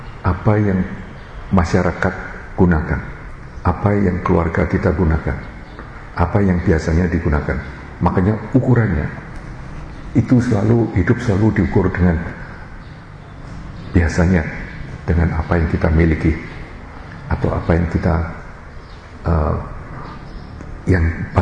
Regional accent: Indonesia; born there; saya yang dilahirkan di Indonesia ya, waktu ke Australia

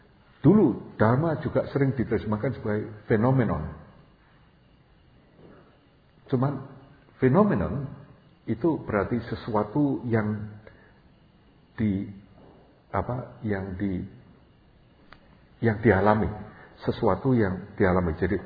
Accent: Semarang, Central Java, Indonesia; saya waktu kecil dulu di Semarang.

